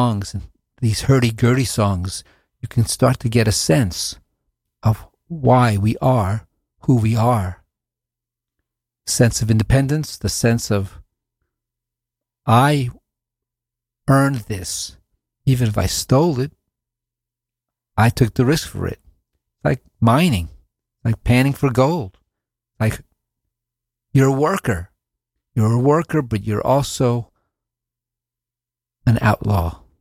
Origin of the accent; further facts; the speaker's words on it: United States; growing up in the East, we grew up with kind of this imagery of the cowboy